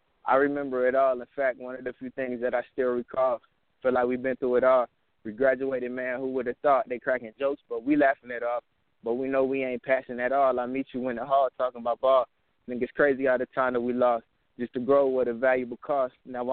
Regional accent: Bainbridge, Georgia, United States; I'm from Bambridge, Georgia.

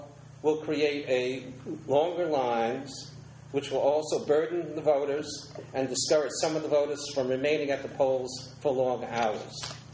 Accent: North Carolina, United States; And I'm from Craven County, North Carolina.

